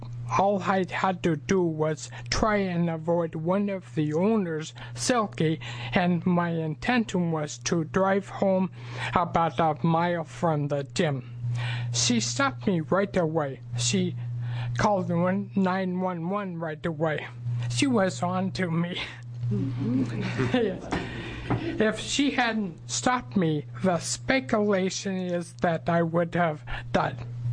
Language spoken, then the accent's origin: English; Lincoln City, Oregon, United States; I'm from Lincoln City on the coast.